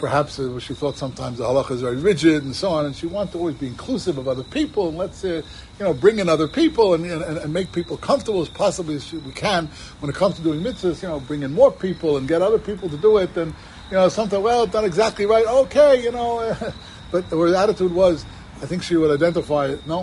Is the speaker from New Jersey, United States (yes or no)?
yes; Teaneck, New Jersey, United States; I remember as a kid here, even in B'nai Yishun, you know, I grew up here in Teaneck, and not everybody had a little of an Esrog.